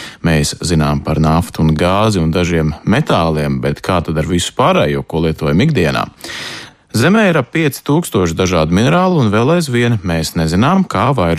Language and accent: Latvian; Gothenburg, Västra Götaland, Sweden; now in Luxembourg; Šobrīd es dzīvoju Luksemburgā, bet esmu uzaudzis Zviedrijā Gēteborgas pilsētā